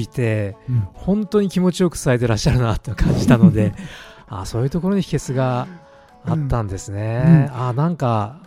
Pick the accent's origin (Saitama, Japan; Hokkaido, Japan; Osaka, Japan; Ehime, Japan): Ehime, Japan; 私愛媛の出身なんで愛媛の人と会えるのがすごく楽しみだったんですけど